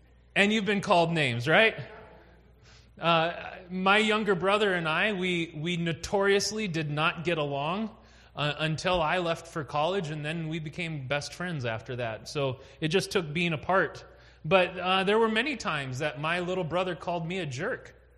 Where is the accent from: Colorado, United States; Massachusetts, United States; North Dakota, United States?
North Dakota, United States; So I grew up in North Dakota, and the little town that I grew up in, my phone number was 255-2534.